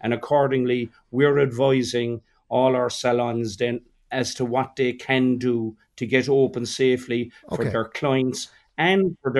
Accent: Ireland; We're Irish. We always look, when we get the set of rules, we always look for a way around them immediately.

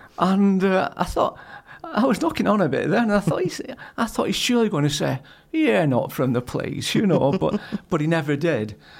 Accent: Glossop, East Midlands, United Kingdom; I've lived in Glossop for most of my life. It's my hometown. It's a town I love, and it's a town where I couldn't see myself moving anywhere else, to be honest with you.

